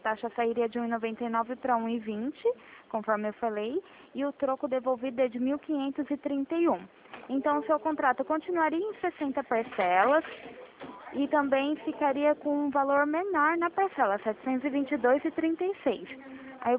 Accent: Itatiba, São Paulo, Brazil; A minha cidade é Itatiba. Sou interior de São Paulo.

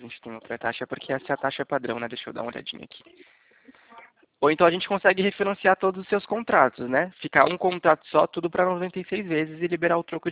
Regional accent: São Roque, São Paulo, Brazil; eu sou de São Roque.

